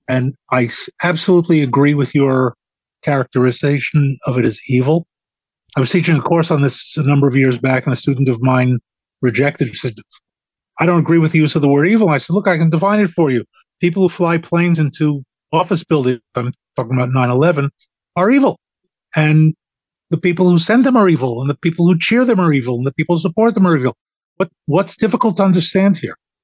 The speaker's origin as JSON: {"language": "English", "region": "New York", "country": "United States", "tie": "born or raised there", "said": "Well, I grew up in New York, went to college in Stony Brook on Long Island, graduate school at the University of Chicago."}